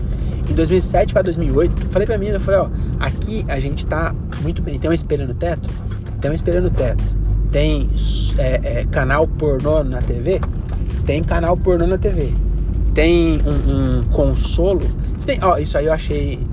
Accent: Francisco Morato, São Paulo, Brazil; now in Cajamar, Brazil; Se você é de Carapicuíba, mano, eu sou de Morato, tá ligado? Agora eu sou de Cajamar.

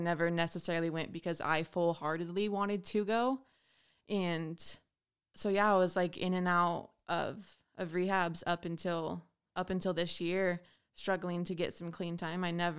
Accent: Astoria, Oregon, United States; moved away as an adult; I grew up in Astoria, Oregon, and I lived there until a year ago, until I moved here.

